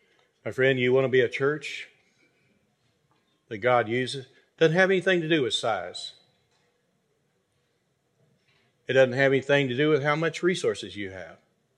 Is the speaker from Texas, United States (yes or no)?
yes; Texas, United States; I grew up in Texas, and my background is the Southern Baptist Convention, which is the largest Protestant denomination in America today.